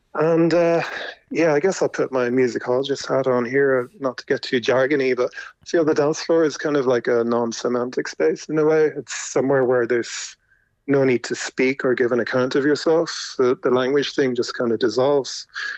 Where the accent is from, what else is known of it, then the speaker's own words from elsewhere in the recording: Ireland; And I think we as Irish people have always known that.